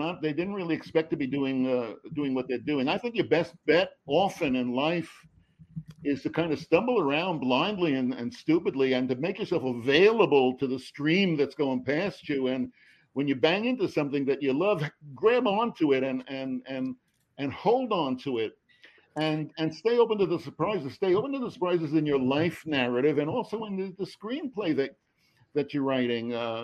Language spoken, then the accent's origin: English; New York City, New York, United States; You know, growing up in New York City, as I did, the greatest thing you could be is a doctor.